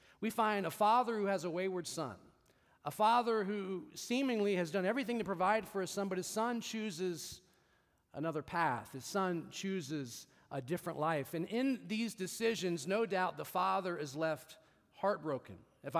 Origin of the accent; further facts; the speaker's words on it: Las Vegas, Nevada, United States; born there; I was born in Las Vegas, Nevada to my biological father